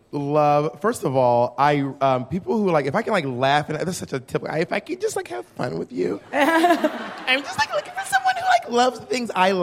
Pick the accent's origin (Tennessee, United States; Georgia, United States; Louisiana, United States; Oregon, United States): Georgia, United States; Atlanta; I am from Atlanta, Georgia.